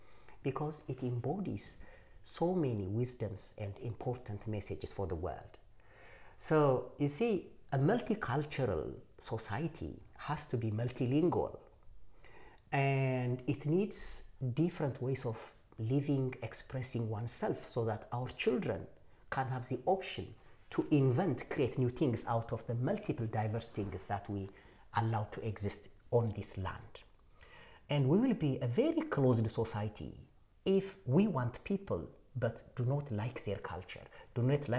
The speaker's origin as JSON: {"language": "English", "country": "Ethiopia", "lives_now": "Australia", "said": "I don't see myself just as an Ethiopian."}